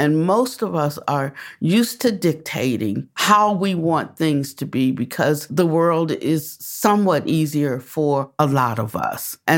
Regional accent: Washington, District of Columbia, United States; born there; So when I came along and I was born in Washington, D.C., by that time, someone had come along, happened to be my father

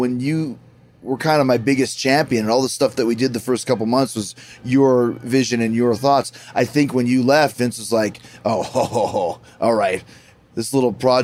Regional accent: Winnipeg, Manitoba, Canada; I grew up in Winnipeg.

